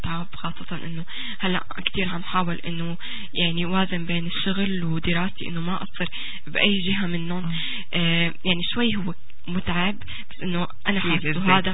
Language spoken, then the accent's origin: Arabic; Syria; also born or lived in Saudi Arabia; now in Canada; طلعت سافرت من سوريا تركت، وبعدين عشت بالسعودية 3 سنين